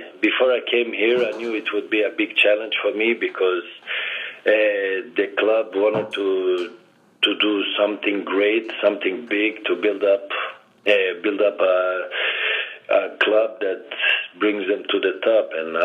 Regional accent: Milan, Lombardy, Italy; English is a second language; moved away as an adult; because I came from Milan and it was a different world from what it is today.

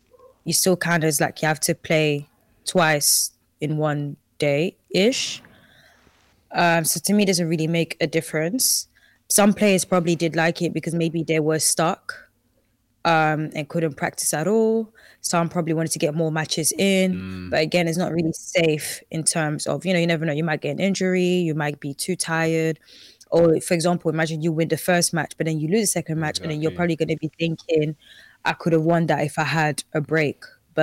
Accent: Senegal; Out here in the sun, out here in Senegal, in my hometown.

